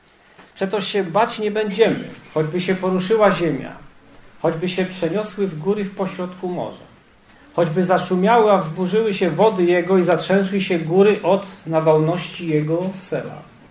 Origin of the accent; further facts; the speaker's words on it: Częstochowa, Silesian Voivodeship, Poland; ze zboru Pana w Częstochowie, skąd pochodzę